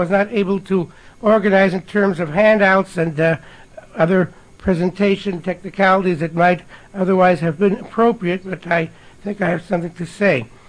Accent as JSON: {"language": "English", "town": "Rochester", "region": "New York", "country": "United States", "tie": "born or raised there", "said": "although I grew up in Rochester, New York, which did not have a German Orthodox minion since the 1860s"}